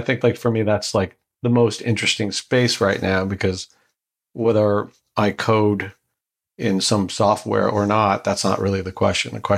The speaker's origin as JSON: {"language": "English", "country": "Canada", "tie": "born or raised there", "lives_now": "Miami, United States", "said": "family who immigrated from Morocco to Canada, pregnant with me. But I was born in Canada and grew up in Canada. But most of my family lived somewhere between Spain, France, and Israel."}